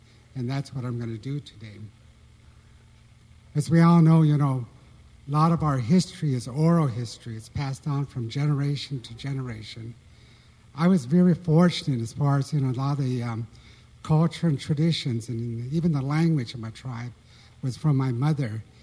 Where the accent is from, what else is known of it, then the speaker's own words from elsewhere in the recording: United States; first language Omaha; It's customary in my Omaha tribe to address as much as I can in my native tongue.